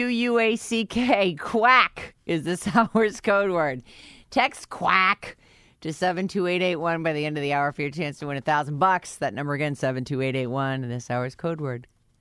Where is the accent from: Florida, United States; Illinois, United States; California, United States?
California, United States; Santa Cruz; now in Fort Collins, United States; We are both originally from Santa Cruz, but have been forced out of the state due to housing costs. We're now both in Fort Collins, which is Colorado, right?